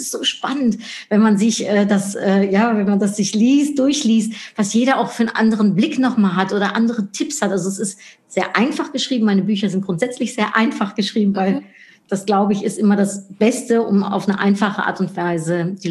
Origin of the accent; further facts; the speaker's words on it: Netherlands; German is a second language; Ich bin in den Niederlanden aufgewachsen und habe viel in den Niederlanden auch gewohnt und gearbeitet.